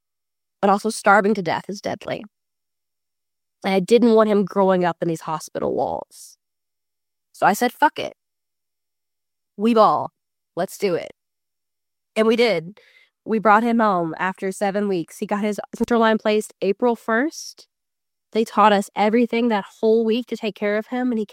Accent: the South, United States

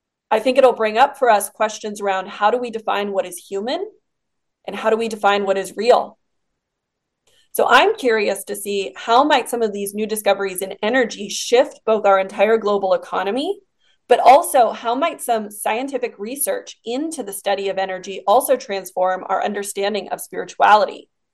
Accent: United States; Well, I'm an American, so it stands out as an interesting factoid in history to me.

